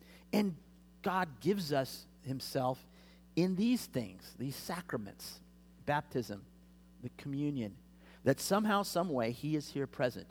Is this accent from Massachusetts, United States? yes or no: no; Kansas, United States; Growing up in Kansas, you know, in February, you look out, and those fields are just dead.